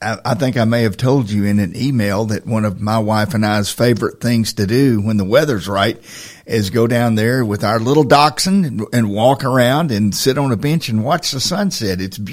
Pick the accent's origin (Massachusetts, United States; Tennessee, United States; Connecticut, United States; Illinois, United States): Tennessee, United States; Lawrenceburg; now in Huntsville, United States; I'm not. I'm from Lawrenceburg, Tennessee, and traveled all over the world in the military, but certainly have it good here now and love this place.